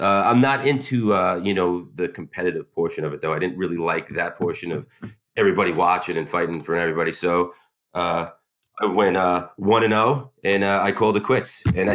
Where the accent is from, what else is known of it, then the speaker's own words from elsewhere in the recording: New York, United States; Yeah, I grew up on Long Island with her.